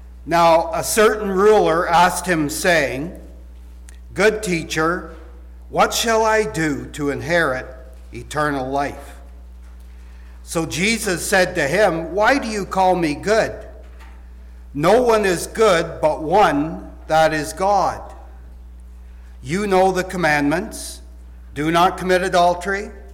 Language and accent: English; Ontario, Canada; now in Sault Ste. Marie, Canada; I was raised in Southern Ontario on a farm, so I'm a farm boy